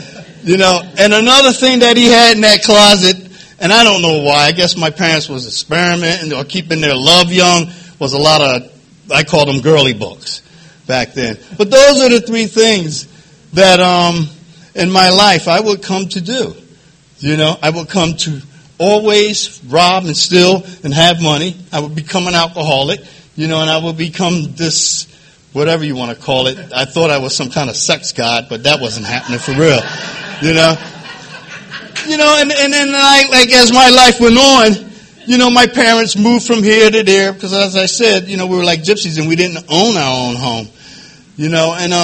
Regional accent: Philadelphia, Pennsylvania, United States; I grew up in North Philadelphia. You know, I come from a family, there was five children, and I was the oldest one.

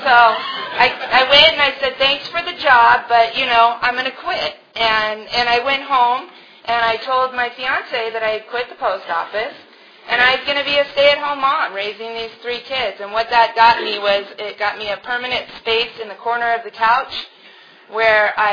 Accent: Carlsbad, California, United States; I was driving the mail truck around in my hometown because I worked in Carlsbad, and my house was there

